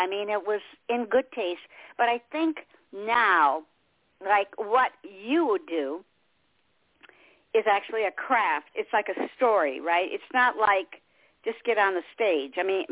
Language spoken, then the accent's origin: English; Detroit, Michigan, United States; and I'm from Detroit, Michigan.